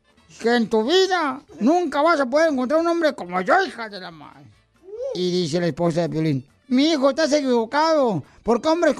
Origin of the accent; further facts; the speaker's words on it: El Salvador; now in United States; Porque acá venimos de El Salvador, Estados Unidos.